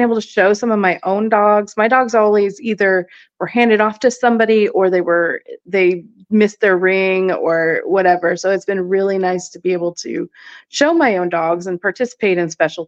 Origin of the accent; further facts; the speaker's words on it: Alaska, United States; I didn't mention, but I grew up in Alaska. So small shows, small dog community.